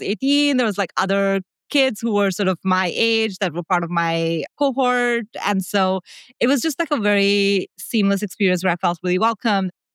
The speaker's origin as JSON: {"language": "English", "region": "Delhi", "country": "India", "tie": "born or raised there", "also_born_or_lived": "Singapore", "moved": "as an adult", "lives_now": "United States", "said": "I grew up in India. I was in Delhi till I was 18. And then I had the opportunity to go and study in Singapore."}